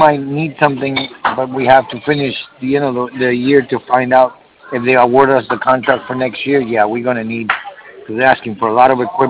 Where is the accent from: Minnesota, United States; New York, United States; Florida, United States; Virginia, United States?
Florida, United States; Miami; Oh, yeah, and we're from Miami, Florida, so imagine.